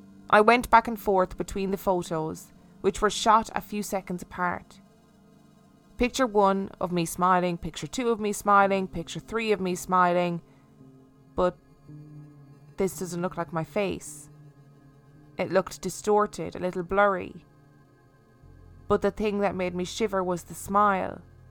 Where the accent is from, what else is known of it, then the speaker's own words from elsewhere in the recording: Memphis, Tennessee, United States; I grew up in Memphis, Tennessee in the US.